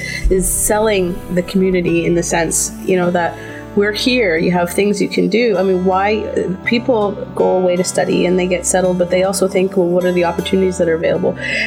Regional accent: Finland; first language Finnish; English is a second language; I already spoke another language. My mother tongue is Finnish.

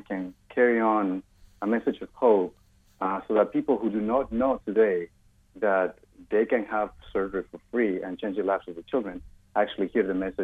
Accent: Panama; I'm originally from Panama, and the first time I saw a child with a cleft lip or in a cleft palate was back in 1992

